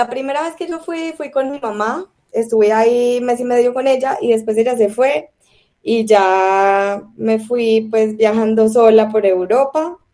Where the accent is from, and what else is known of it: Colombia